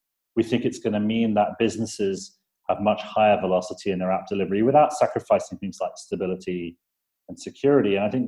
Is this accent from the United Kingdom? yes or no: yes; United Kingdom; You may notice from my accent that I'm British, but I actually do sometimes come to the States.